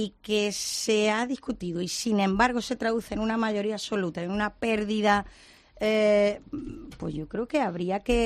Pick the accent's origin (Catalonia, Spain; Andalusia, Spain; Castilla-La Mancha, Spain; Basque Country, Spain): Andalusia, Spain; Rincón de la Victoria; y me ha sorprendido, fijaos, mi pueblo, el Rincón de la Victoria.